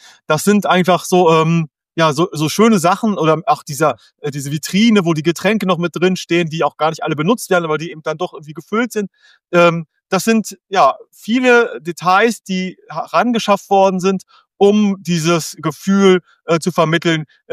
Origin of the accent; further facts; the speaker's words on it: Cologne, North Rhine-Westphalia, Germany; born there; ich bin schon so weit weg von Köln, von meiner Geburtsstadt